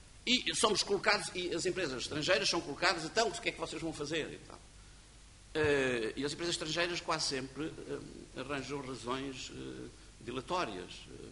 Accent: Portugal; E fico envergonhado. Como português.

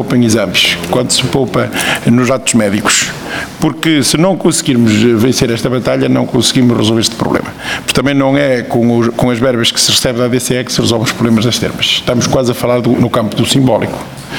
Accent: Melgaço, Norte, Portugal; sou natural do Melgaço, que também tem termas

